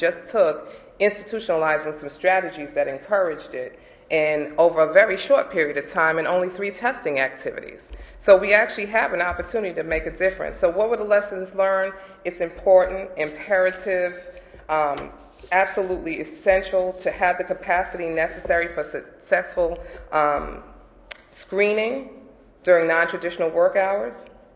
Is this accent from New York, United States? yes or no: yes; New York, United States; now in Missouri, United States; I'm from New York originally, but I learned that in Missouri, it's the show me state.